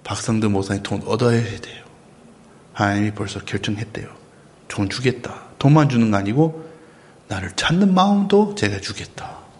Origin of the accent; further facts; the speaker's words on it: United States; Korean is a second language; 여러분, 저는 미국 사람이에요